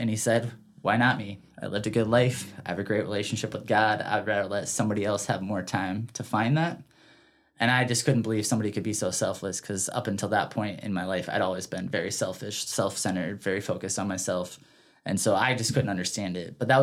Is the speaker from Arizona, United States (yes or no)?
no; Peoria, Illinois, United States; also born or lived in Michigan; You know, it's amazing because when I first moved here, I grew up in Peoria, Illinois.